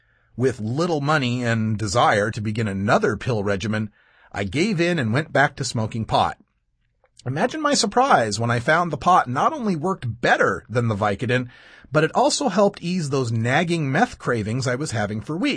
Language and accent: English; Idaho, United States; living in Idaho wasn't helping matters. In my home state, you can have not a speck of marijuana on you and still be arrested for merely being high.